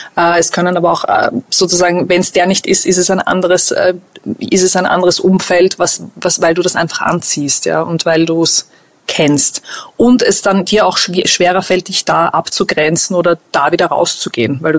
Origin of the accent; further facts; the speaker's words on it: Texas, United States; first language English; German is a second language; ich bin in Texas aufgewachsen und somit ist irgendwie texanisch, nein, Englisch natürlich meine Herzenssprache der Emotionen.